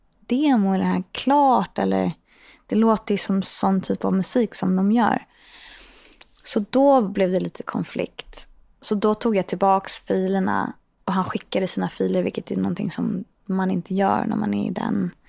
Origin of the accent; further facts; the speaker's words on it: Ystad, Skåne, Sweden; born there; Och det var så mysigt att han pratade skånska. Jag har ju sån hemlängtan. Och jag är född i Ystad.